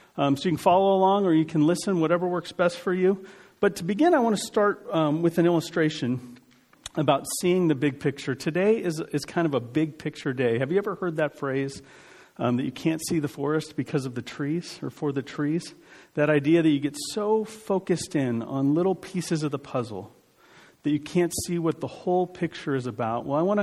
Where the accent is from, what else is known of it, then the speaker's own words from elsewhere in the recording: Phoenix, Arizona, United States; now in Minnesota, United States; And I grew up in Phoenix, Arizona, so I know all about disappointment in sports.